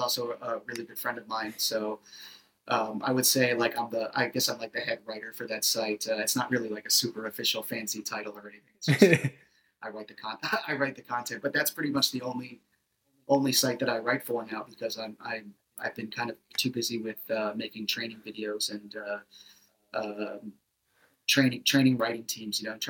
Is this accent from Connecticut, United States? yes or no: yes; Connecticut, United States; because I'm from Connecticut, which is like pretty close to the city.